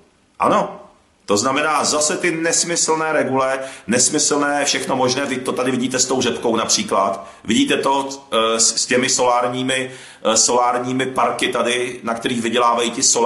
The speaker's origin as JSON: {"language": "Czech", "region": "Moravia", "country": "Czechia", "lives_now": "Prague, Czechia", "said": "já jsem z Moravy, jak víte, napůl po mamince, tak jsem Moravák, nejsem Čech, a protože nám Moraváku na tom záleží pochopitelně, my jsme Moraváci, tady v Čechách je to jedno, protože teď jsem v Praze"}